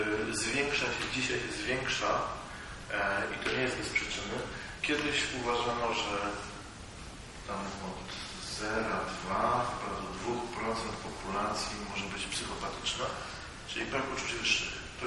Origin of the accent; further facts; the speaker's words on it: Szczecin, West Pomeranian Voivodeship, Poland; On nie jest ze Szczecina, nie jest tam, skąd pochodzę.